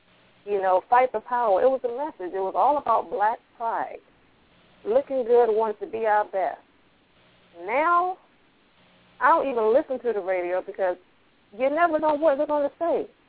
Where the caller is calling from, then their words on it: Hampton, Virginia, United States; I am calling in from Hampton, Virginia.